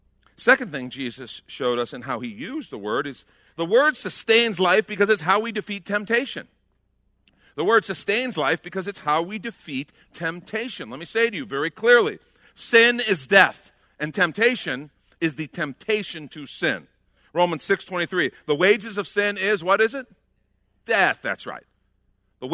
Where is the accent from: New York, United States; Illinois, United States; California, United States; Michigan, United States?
Illinois, United States; we grew up outside of Chicago.